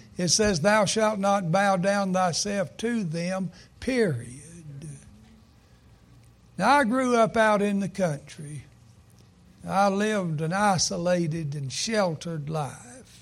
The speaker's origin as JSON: {"language": "English", "region": "Arkansas", "country": "United States", "said": "And it's not just because I'm a Razorback from Arkansas."}